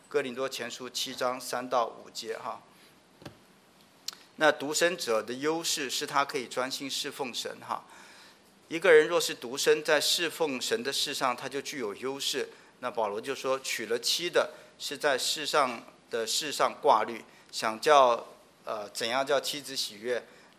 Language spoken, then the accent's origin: Chinese; Taiwan; 像我从台湾来的